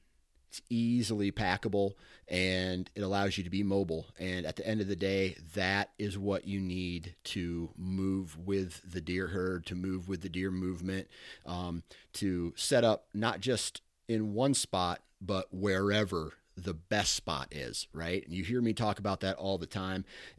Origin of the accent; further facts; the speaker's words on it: Iowa, United States; where I grew up one way in Iowa